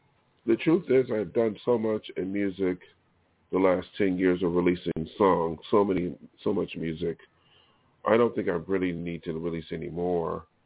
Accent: New York, United States; So I chose Hollywood, even though New York City is in my home state.

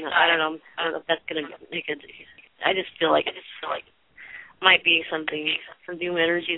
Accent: Corona, California, United States; born there; I was born in Corona, Corona, California, at 6:30 a.m.

